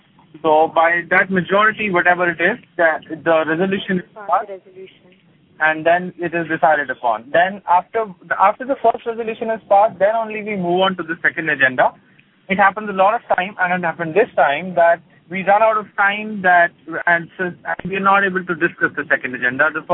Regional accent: New Delhi, Delhi, India; I am from New Delhi. I am a resident of New Delhi, born and brought up here.

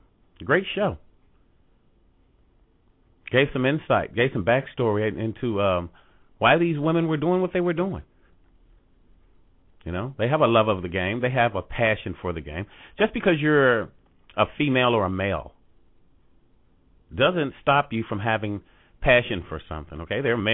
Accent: Gary, Indiana, United States; I'm from Gary, Indiana, originally, so, you know, I drive home sometime.

